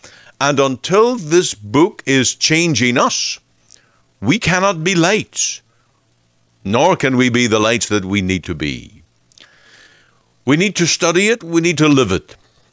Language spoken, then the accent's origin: English; Northern Ireland, United Kingdom; In my home country, back in the land of Ireland, although I was born in Northern Ireland, which is part of Great Britain